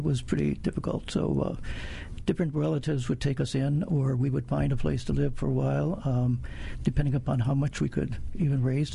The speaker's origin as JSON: {"language": "English", "town": "Erie", "region": "Pennsylvania", "country": "United States", "said": "Erie, Pennsylvania."}